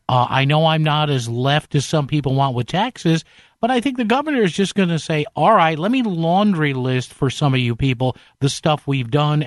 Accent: New Haven, Connecticut, United States; Southern Connecticut State University in my hometown of beautiful New Haven.

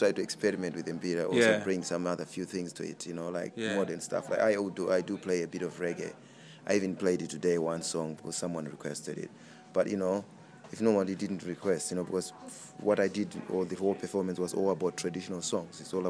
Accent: Zimbabwe; I'm from Zimbabwe. Yeah, I grew up in countryside. I also grew up in a little town in a ghetto

